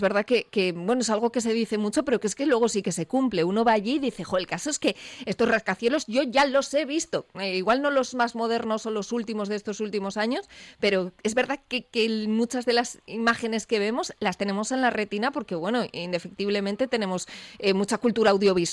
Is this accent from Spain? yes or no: yes; Bilbao, Basque Country, Spain; yo soy de Bilbao, tampoco esto es un pueblo